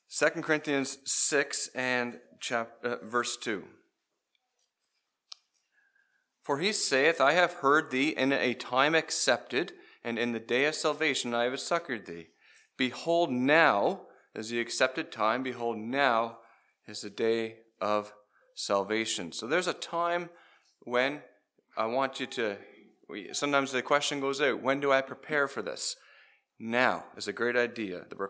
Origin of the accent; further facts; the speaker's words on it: Summerside, Prince Edward Island, Canada; I'm from Summerside.